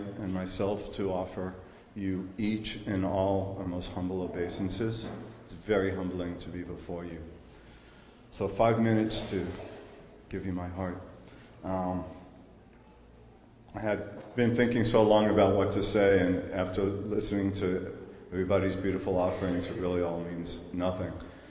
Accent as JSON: {"language": "English", "town": "New York City", "region": "New York", "country": "United States", "said": "So I'm too from Washington Heights and New York."}